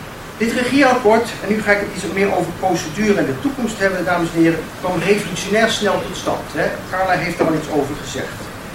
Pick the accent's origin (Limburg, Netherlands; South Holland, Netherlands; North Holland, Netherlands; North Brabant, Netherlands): Limburg, Netherlands; Maastricht; De herziening, ik kom uit Maastricht, dus het zal u niet verbazen. En ik woon er in de binnenstad